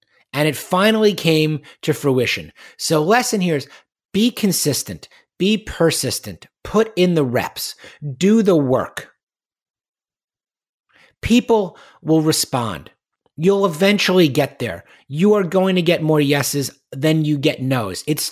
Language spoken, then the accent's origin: English; New York, United States; also born or lived in Michigan; now in Texas, United States; Growing up in New York, going to college in Michigan, nothing closed.